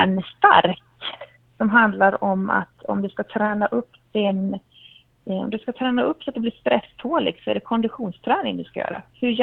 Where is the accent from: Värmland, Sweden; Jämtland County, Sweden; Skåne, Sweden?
Jämtland County, Sweden; Östersund; Ja, jag kommer ursprungligen från Östersund, uppe i Jämtland, där jag har min familj och kommer från EFS-sammanhang, kyrkligt sett, uppvuxen inom EFS